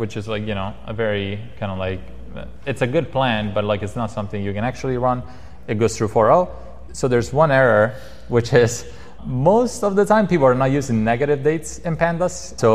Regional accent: Rome, Lazio, Italy; In this case, I'm from Rome

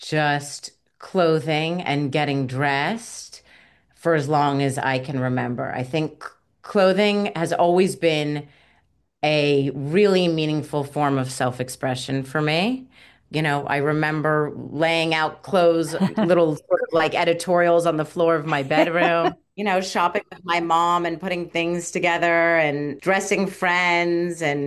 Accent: Dallas, Texas, United States; moved away as an adult; also born or lived in New York; now in Los Angeles, United States; So I grew up in Dallas. I went to college in New York and then was, you know, landed in New York for about 13 years and then came to LA.

